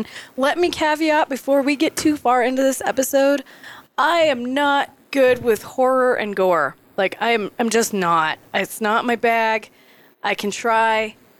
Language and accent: English; Colorado, United States; I'm from Podunk lands of northern Colorado where there's agriculture and cows.